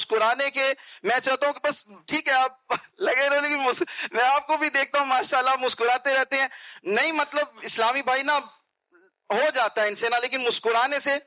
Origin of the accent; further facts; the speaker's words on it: Lahore, Punjab, Pakistan; یا لاہور.